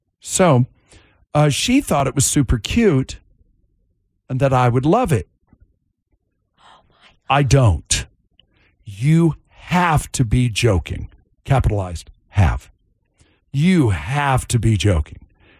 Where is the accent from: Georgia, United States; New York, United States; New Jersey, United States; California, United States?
California, United States; I grew up in SoCal. I'm a multi-generation Dodger fan, like huge.